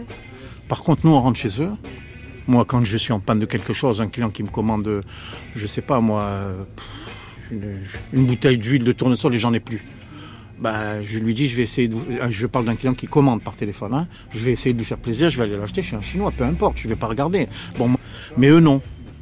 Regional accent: Algeria; moved away; Je suis pied noir, ce qu'on appelle un pied noir. On vient d'Algérie, et puis, pas tout de suite, mais quelques 2-3 ans après, je crois, on s'est installé ici.

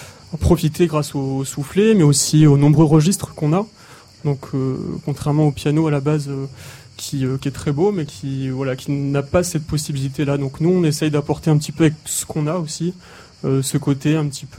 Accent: Occitanie, France; On vient de la région de Toulouse et donc l'aurore est très belle le matin, c'est très rose.

